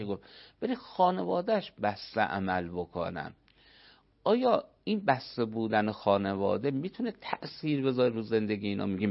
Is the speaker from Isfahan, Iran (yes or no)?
yes; Isfahan, Iran; مثلا ما اصفهانیم